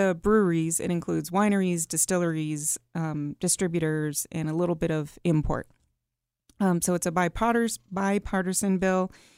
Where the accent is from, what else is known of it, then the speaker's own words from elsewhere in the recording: Huntington Beach, California, United States; I'm from Huntington Beach.